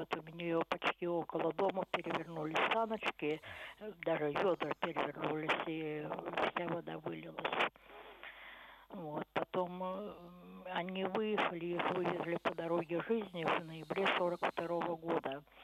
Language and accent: Russian; Saint Petersburg, Russia; born there; я ленинградка по рождению. Ну, со стороны папы я в четвертом поколении ленинградка, со стороны мамы немножко поменьше.